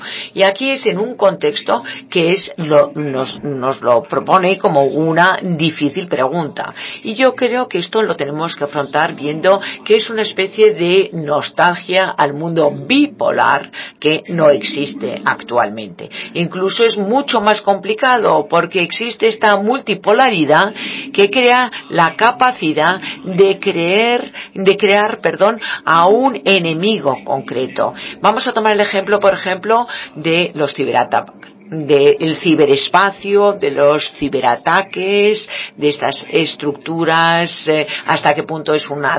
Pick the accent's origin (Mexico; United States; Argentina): United States; esta es la tendencia en la que yo nací y la cultura en la que yo crecí en Estados Unidos